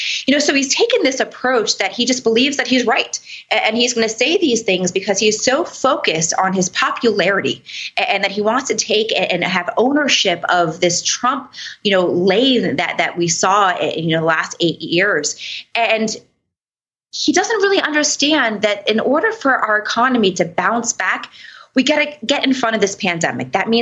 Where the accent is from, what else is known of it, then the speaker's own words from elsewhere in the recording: Miami, Florida, United States; look what is happening in Miami-Dade County, which is my hometown.